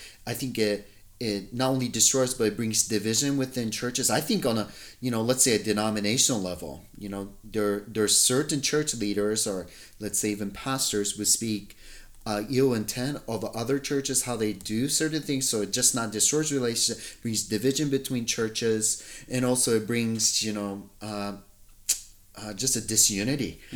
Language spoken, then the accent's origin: English; Japan; I'm from Japan. I come from that element. Majority of my life, I lived there.